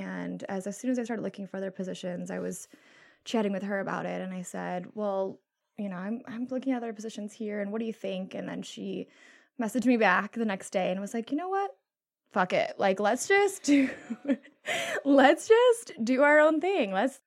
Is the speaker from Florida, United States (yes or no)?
no; Coloma, California, United States; So, I am local, if you will call it that. I'm from Coloma. I grew up there, as well as my family, and my cousin as well, who's my business partner, Melanie. We're both from Coloma.